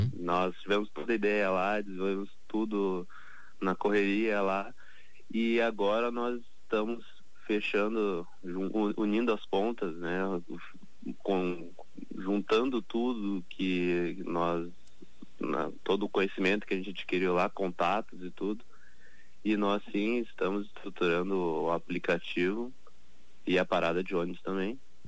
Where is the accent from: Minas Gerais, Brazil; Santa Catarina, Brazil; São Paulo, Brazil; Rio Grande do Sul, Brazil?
Rio Grande do Sul, Brazil; Porto Alegre; Na verdade, nós quatro, na verdade, somos de Porto Alegre.